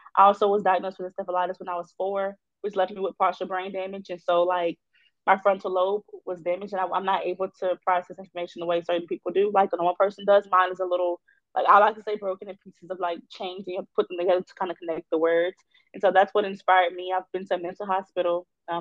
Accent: Baton Rouge, Louisiana, United States; Well, I'm from the South. So, being in the South, we love crawfish.

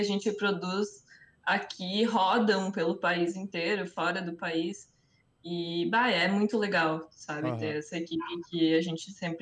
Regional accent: Cruzeiro do Sul, Rio Grande do Sul, Brazil; Eu sou do interior do interior aqui do Vale do Taquari, em Cruzeiro do Sul, é uma cidade bem pequena.

